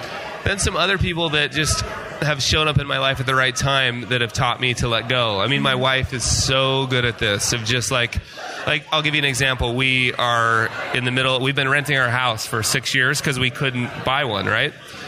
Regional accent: Utah, United States; I felt like we had to move back to. I was from Utah

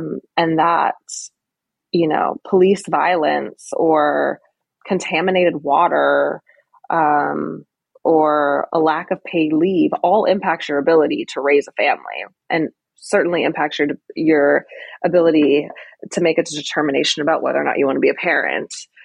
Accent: California, United States; And I'm originally from California. My partner and I had talked about moving back to California

